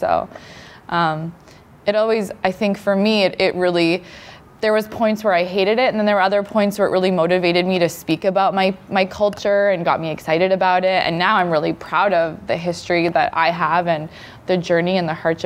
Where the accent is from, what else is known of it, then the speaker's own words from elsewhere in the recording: Canada; I mean, I'm first generation Canadian.